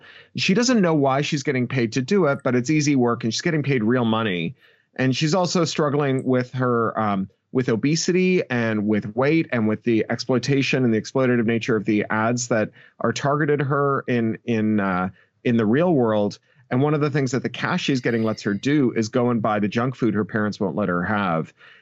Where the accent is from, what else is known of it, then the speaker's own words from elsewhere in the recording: Canada; now in United Kingdom; which is hilarious because I'm a Canadian who is writing in Britain.